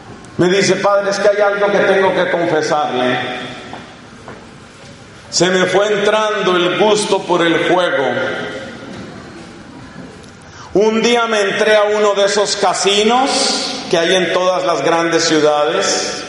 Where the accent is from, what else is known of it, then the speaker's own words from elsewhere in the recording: Colombia; Y lo digo porque en mi país, dime si no conocemos de eso. Ay, Colombia querida, cómo ha sufrido.